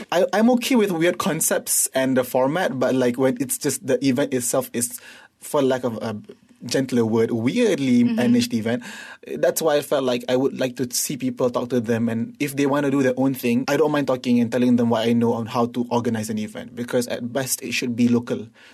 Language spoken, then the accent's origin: English; Malaysia; also born or lived in England; I was born in England, raised in Malaysia, speak English, but in Malay communities, and it just feels like you don't really belong in any of those things.